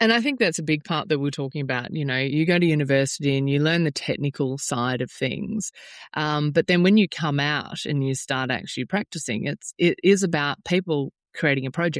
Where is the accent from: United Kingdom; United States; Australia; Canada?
Australia; Queensland; I love Maroochydore, obviously being a Queenslander.